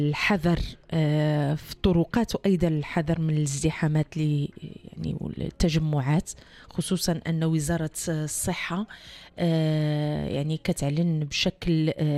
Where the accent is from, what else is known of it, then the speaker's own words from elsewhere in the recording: Morocco; حنا مغاربه